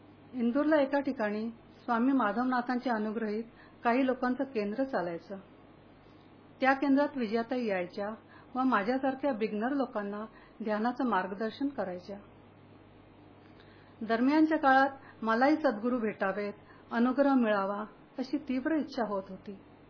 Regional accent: Hindi-speaking region, India; born there; Marathi is a second language; माझा जन्म हिंदी भाषी प्रदेशात झाला, शालेय शिक्षण हिंदीतून झाले, सर्व मित्रांनी हिंदी बोलणाऱ्या होत्या, त्यामुळे मराठी भाषेचा मला पाहिजे तसा सराव नाही।

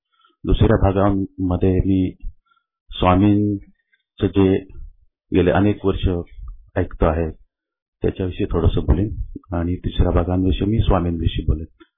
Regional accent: Pune, Maharashtra, India; moved away as an adult; now in New Jersey, United States; पुण्यामध्ये मी 9वीत असताना आलो. माझ्या वडील एसटीमध्ये होते आणि त्यांच्या बदल्या खूप व्हायच्या, त्यामुळे माझं लहानपण छोट्या गावांमध्ये गेलं, विलेजेसमध्ये म्हणा किंवा तालुका प्लेसेसमध्ये.

